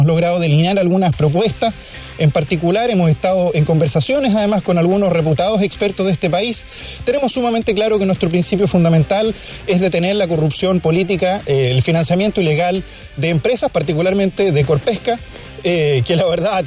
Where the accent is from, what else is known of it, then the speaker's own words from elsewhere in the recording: Chile; yo también soy chileno, soy un delfín chileno